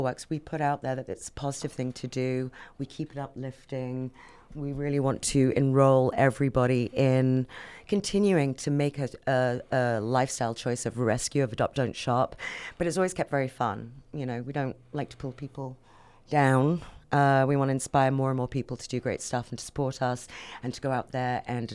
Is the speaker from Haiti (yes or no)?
no; London, United Kingdom; now in United States; Originally London.